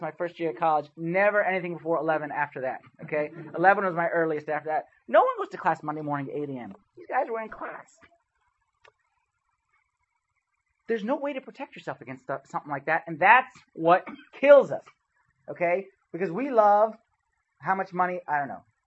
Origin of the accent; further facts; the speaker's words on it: Westfield, New Jersey, United States; born there; Actually, I was born in Jersey. Westfield. Westfield. I was baptized in the church of Westside, but born Westfield.